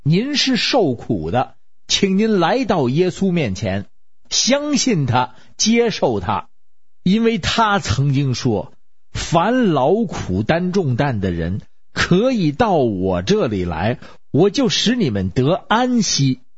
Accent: Beijing, China

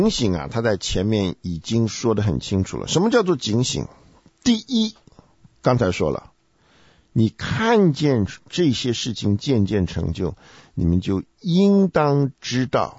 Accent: China

